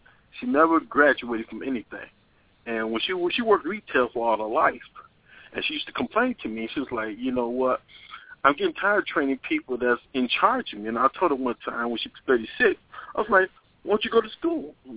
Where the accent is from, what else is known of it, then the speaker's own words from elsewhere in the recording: Milwaukee, Wisconsin, United States; I'm from Milwaukee, Wisconsin.